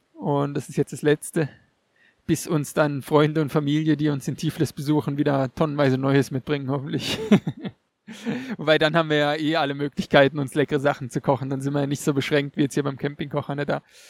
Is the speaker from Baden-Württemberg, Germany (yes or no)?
yes; Steinen, Baden-Württemberg, Germany; Auch hier von Steinen, ne, meinem Heimatort aus, kann man im Prinzip die Alpen sehen.